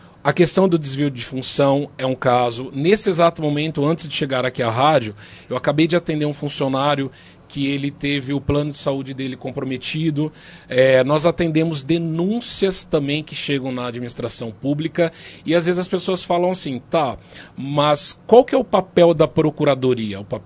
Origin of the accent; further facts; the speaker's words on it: Monte Alto, São Paulo, Brazil; eu sou filho de Monte Alto.